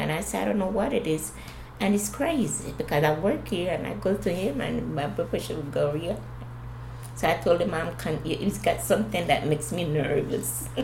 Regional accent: Panama; And I like, no, I'm Latina just like you. I'm from Panama.

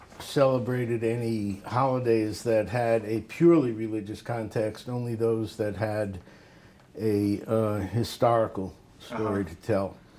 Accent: Brooklyn, New York, United States; Well, I was born in Brooklyn, New York, 1947.

